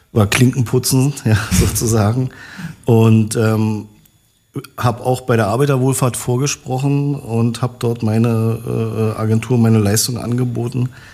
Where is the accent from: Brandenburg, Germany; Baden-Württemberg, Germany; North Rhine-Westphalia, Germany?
Brandenburg, Germany; Potsdam; aus meiner DDR-Sozialisierung. Ich bin in Babelsberg ja wohlbehütet aufgewachsen, in der Nähe vom Gribnitzsee